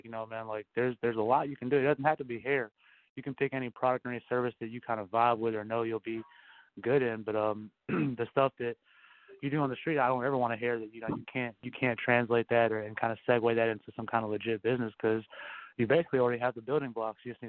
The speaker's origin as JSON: {"language": "English", "region": "the South", "country": "United States", "said": "Like, now I'm from the South. I got my homies in Mississippi and Alabama, Florida, and we got, you know, people all across the coast."}